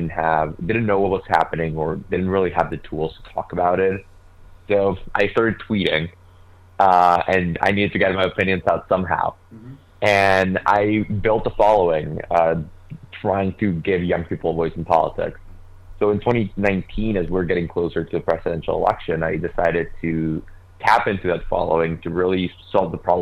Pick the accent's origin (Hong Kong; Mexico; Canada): Mexico; English is a second language; moved away as an adult; now in United States; I'm an immigrant from Mexico, and I moved here in the middle of the Trump administration during the Muslim ban conversation.